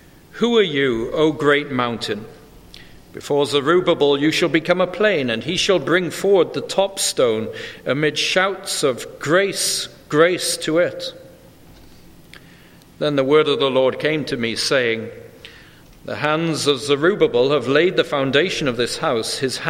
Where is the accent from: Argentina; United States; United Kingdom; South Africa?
United Kingdom; Wales; because of my memories of growing up in Wales.